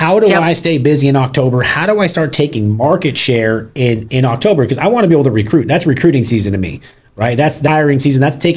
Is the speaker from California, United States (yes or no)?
yes; California, United States; now in Texas, United States; I'm like, I'm from Southern California. Like, Texas hasn't seen this shit before.